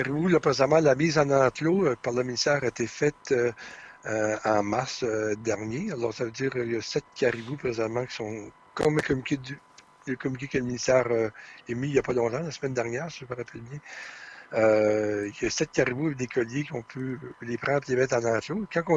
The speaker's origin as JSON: {"language": "French", "region": "Quebec", "country": "Canada", "said": "on est tous des Québécois"}